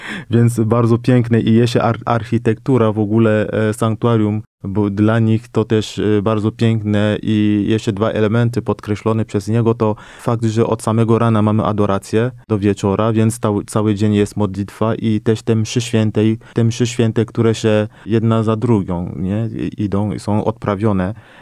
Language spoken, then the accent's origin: Polish; France; Polish is a second language; bo we Francji jestem Francuzem, nie?